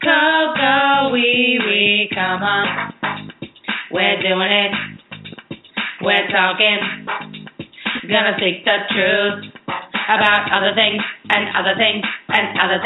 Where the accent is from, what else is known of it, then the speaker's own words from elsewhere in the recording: Brooklyn, New York, United States; But, like, you know, I'm from Brooklyn.